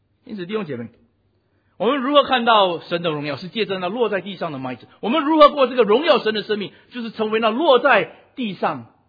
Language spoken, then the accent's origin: Chinese; Singapore; 其实我刚回来新加坡，现在还不到2年。特别我刚回来的时候，发现我们新加坡人很喜欢埋怨投诉